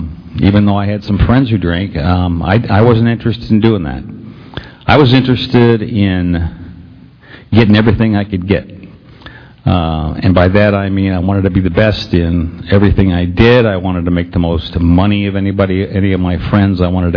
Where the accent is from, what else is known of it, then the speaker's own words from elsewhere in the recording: Detroit, Michigan, United States; I'm originally from the Detroit area, and we had this awful traffic problem at 5 o'clock in the afternoon